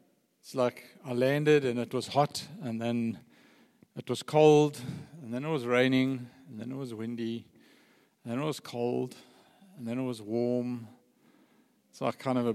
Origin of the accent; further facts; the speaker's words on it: Johannesburg, Gauteng, South Africa; You know, we're from Joburg, you have to get a walk on the beach.